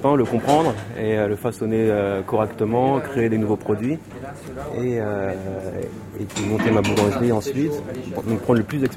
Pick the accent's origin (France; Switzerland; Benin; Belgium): France; accent: French; jouer la carte française avec mon accent français quand je parle anglais.